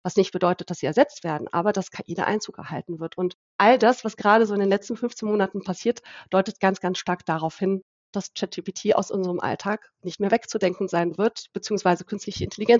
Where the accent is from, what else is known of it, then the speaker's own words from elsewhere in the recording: Heidelberg, Baden-Württemberg, Germany; Also wir beide als Heidelberger, uns hat eine Nachricht in der letzten Woche ereilt